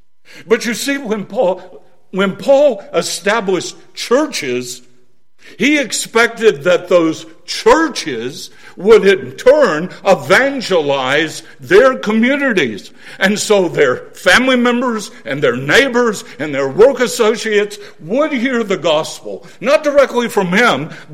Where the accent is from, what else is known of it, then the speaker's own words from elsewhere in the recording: Winston-Salem, North Carolina, United States; I'm concerned about Winston-Salem. It's my hometown. It's where I spent the first 23 years of my life.